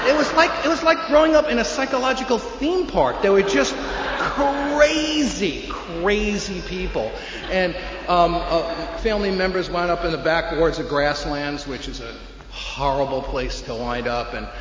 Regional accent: New York City, New York, United States; born or raised there

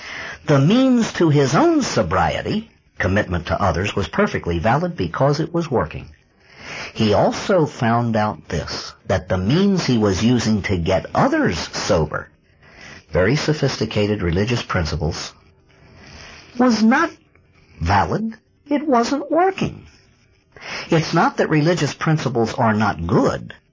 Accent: Baltimore, Maryland, United States; In the Baltimore area, I was born and raised in Baltimore, grew up there.

